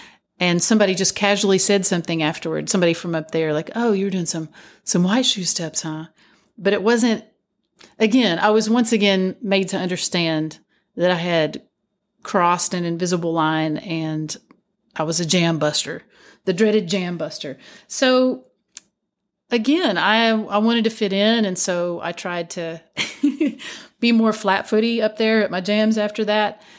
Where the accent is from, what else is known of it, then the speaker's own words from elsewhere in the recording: Kentucky, United States; So I'm from Letcher County, Kentucky